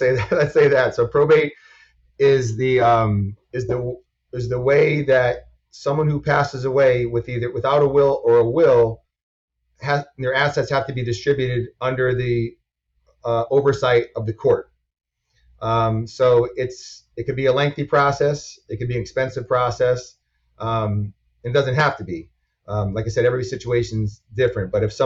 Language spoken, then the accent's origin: English; New England, United States; So in Florida, they call it a personal representative. I'm from New England.